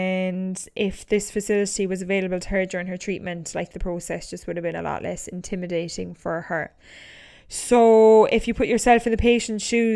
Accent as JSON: {"language": "English", "region": "County Kerry", "country": "Ireland", "said": "obviously a lot of people are from Kerry, seeing as I'm from Kerry, or you may have family in Kerry or whatever."}